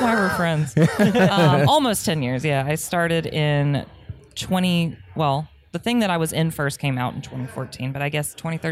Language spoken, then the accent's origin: English; North Carolina, United States; now in Houston, United States; After I got my degree in theater, I'm from North Carolina originally. I moved to Houston for my partner at the time's job